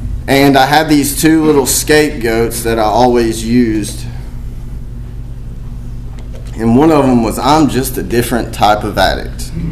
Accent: Tennessee, United States; I'm from East Tennessee.

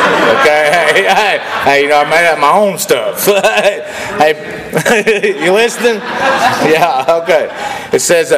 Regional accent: Hot Springs, Arkansas, United States; I'm from Hot Springs, Arkansas.

